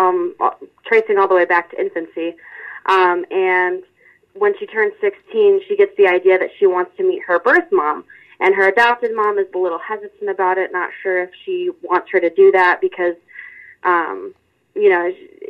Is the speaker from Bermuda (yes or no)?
no; Wauseon, Ohio, United States; Well, actually, I grew up in Wauseon my entire life, and my senior year we moved to Sand Creek because my dad wanted to take on his family farm.